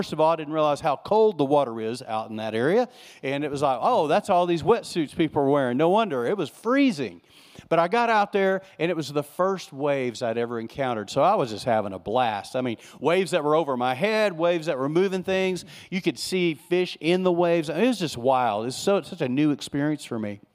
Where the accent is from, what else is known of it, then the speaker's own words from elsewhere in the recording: Texas, United States; I grew up in West Texas. There wasn't any waves to ride in West Texas. There were no oceans.